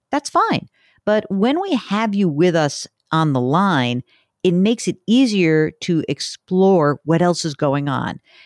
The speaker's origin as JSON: {"language": "English", "region": "New York", "country": "United States", "said": "I'm from New York. You can't scare me."}